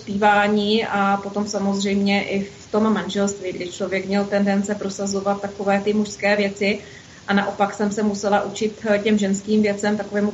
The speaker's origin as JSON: {"language": "Czech", "town": "Přílepy", "region": "Zlín Region", "country": "Czechia", "tie": "born there", "said": "Tak já jsem se narodila v okrese Kroměříž. Byla to takové malé městečko, říká se tomu město Přílepy, je to blízkosti Holešova."}